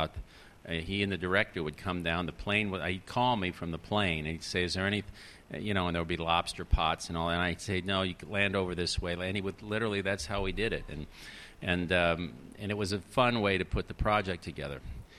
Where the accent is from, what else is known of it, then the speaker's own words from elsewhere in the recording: Florida, United States; little burrowing owls, which really exist in Florida, existed, I should say, where I grew up in Florida